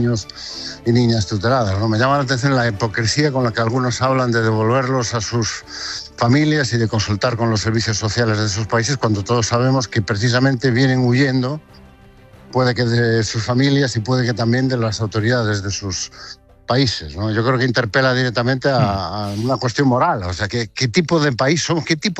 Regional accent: Spain; qué tipo de europeos somos los españoles y las españolas, ¿no?

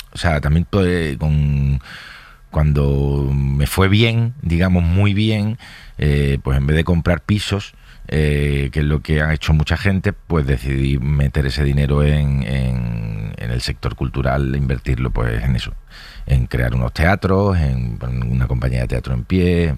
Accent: Málaga, Andalusia, Spain; yo soy de provincia, soy de Málaga, siempre me he tenido que buscar mucho la vida

